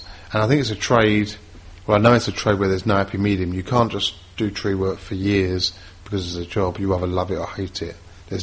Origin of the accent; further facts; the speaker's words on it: London, United Kingdom; born there; Being born in London, I was born in East London, that doesn't really exist, and it certainly didn't exist back then.